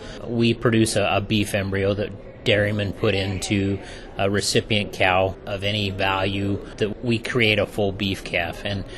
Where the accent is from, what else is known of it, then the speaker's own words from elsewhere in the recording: Idaho, United States; the really hot times in Arizona, which I don't know when there isn't a hot time in Arizona, but I'm from Idaho.